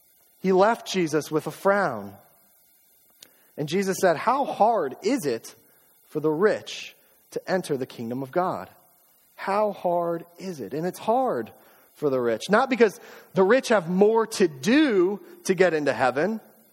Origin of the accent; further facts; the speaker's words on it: United States; I come from America. It's what we pride ourselves on, the pursuit of happiness.